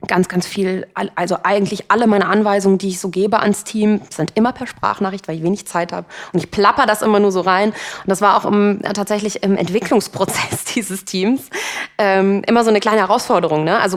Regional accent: Cologne, North Rhine-Westphalia, Germany; Ich bin ja Kölnerin

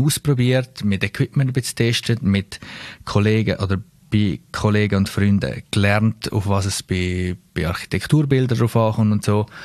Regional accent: Landquart, Graubünden, Switzerland; Ferienwohnungen aus meiner Heimat, per Zufall, weil wir haben jetzt Geschäft in Langquart schon seit Anfang an.

